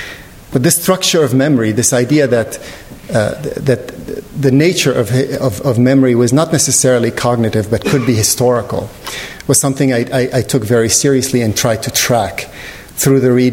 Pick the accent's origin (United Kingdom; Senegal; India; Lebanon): Lebanon; now in United States; I grew up in Lebanon. I grew up during the years of the Lebanese hot wars, which are ongoing, it seems, maybe. But I left Lebanon in 1984 to come to the United States, and stayed in the United States